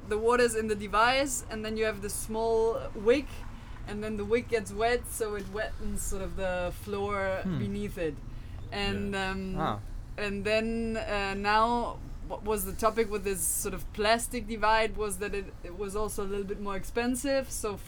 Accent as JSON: {"language": "English", "country": "Germany", "also_born_or_lived": "Netherlands", "said": "Well, in general, I'm from Germany, and I studied in Holland, and my main topic has always been sustainability of water usage."}